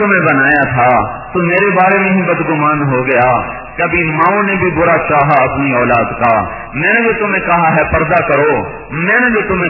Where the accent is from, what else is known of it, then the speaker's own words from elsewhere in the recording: Multan, Punjab, Pakistan; حالانکہ چھوٹا سا ہمارا گاؤں دیہاتی علاقہ ملتان